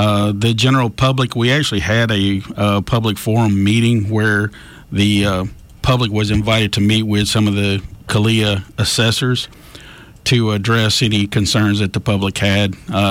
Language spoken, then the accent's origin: English; Montgomery, Alabama, United States; Well, I was born here in Montgomery, Maxwell Air Force Base. Graduated high school from Hopeful High School.